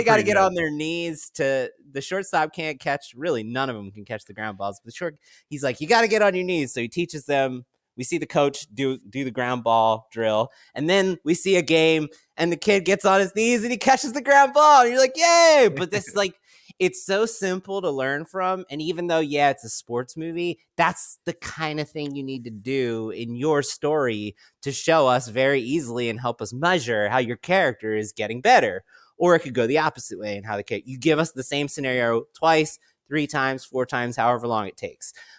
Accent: Baltimore, Maryland, United States; for those who are out there listening, we are from Baltimore, and every field around here is a piece of shit.

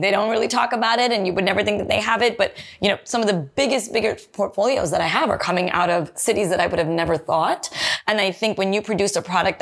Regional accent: New Jersey, United States; I was born and raised in Jersey, moved to New York, you know, went to college in New York

